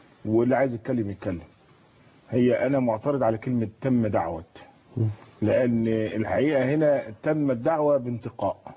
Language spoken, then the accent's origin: Arabic; Egypt; احنا عندنا في مصر حوالي 24,000 ميجا وات.